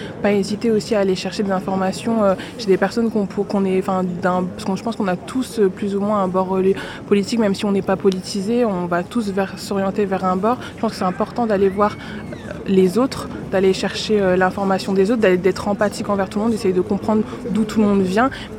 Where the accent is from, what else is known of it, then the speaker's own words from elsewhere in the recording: Arras, Hauts-de-France, France; on a grandi à Arras. On sait que c'est une ville très calme